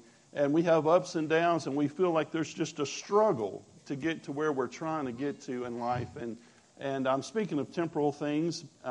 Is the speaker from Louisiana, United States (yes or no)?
yes; Louisiana, United States; also born or lived in Hayden, Alabama; for those who don't know me. I am from Hayden, Alabama, originally from Louisiana